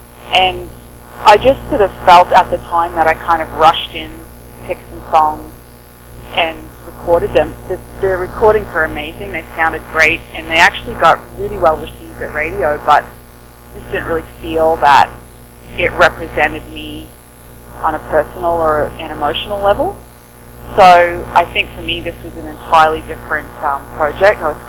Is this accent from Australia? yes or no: yes; Australia; now in Canada; because I grew up in Australia, on the east coast of Australia.